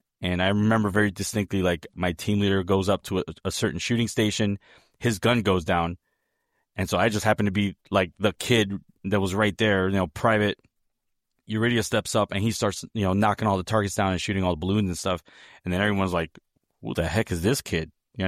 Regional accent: Northeast, United States; accent: northeastern; somewhere in there I lost my northeastern accent. It comes out when, I'm hollering at my kids or I'm upset.

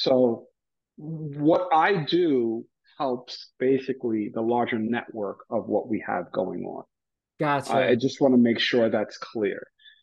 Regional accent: Haiti; I grew up in Haiti, and the way things work in Haiti

